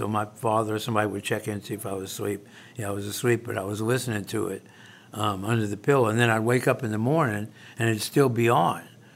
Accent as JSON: {"language": "English", "town": "New Orleans", "region": "Louisiana", "country": "United States", "tie": "born or raised there", "said": "Well, actually, I grew up with music in the house on the radio and stuff like that."}